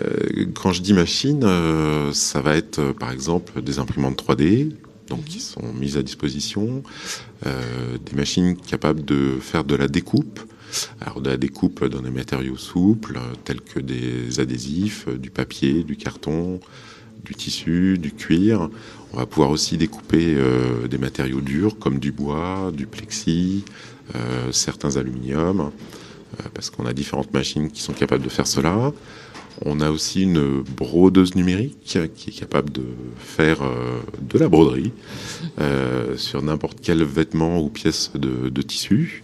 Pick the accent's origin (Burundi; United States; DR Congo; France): France; La Roche-sur-Yon, Pays de la Loire; moi, je suis de La Roche-sur-Yon.